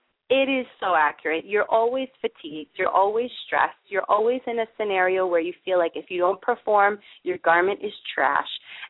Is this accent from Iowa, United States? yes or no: no; New York, United States; a little bit of my background and a little bit of a touch of me being a New Yorker.